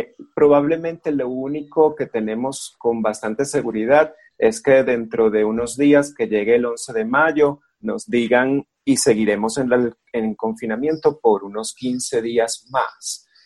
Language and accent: Spanish; Venezuela; en mi país, en Venezuela